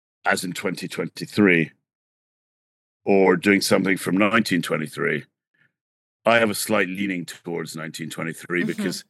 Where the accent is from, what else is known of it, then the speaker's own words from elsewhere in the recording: London, United Kingdom; There's London, which is my hometown, so that's an important one.